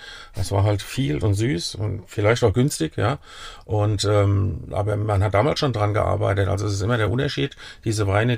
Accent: Mainz, Rhineland-Palatinate, Germany; born there; Aber dann 5 Jahre später haben sich meine Eltern wohl dann noch fürs Krankenhaus in Mainz entschieden.

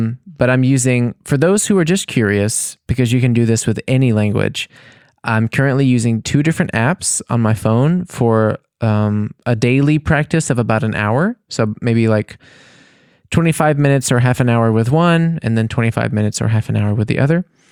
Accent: United States; And then for me as an American, I see it as like an opportunity to like pig out on buttery meats

